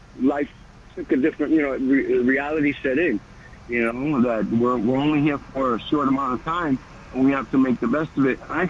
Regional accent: New York City, New York, United States; In New York, you know, I was from New York, you know, living in the Bronx, living in the Lower East Side, living in the Barrio.

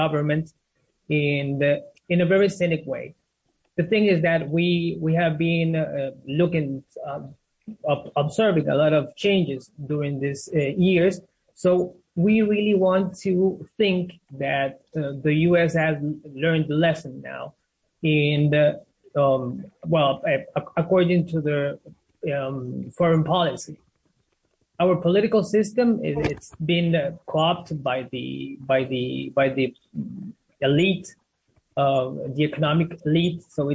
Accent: Tegucigalpa, Francisco Morazán, Honduras; now in Buenos Aires, Argentina; I'm from Tegucigalpa, from the capital of Honduras.

